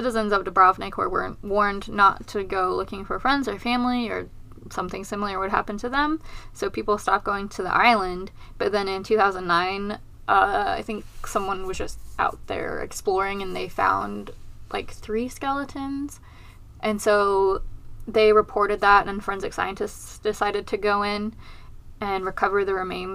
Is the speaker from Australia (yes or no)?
no; United Kingdom; now in United States; I would say this Ventnor because I'm British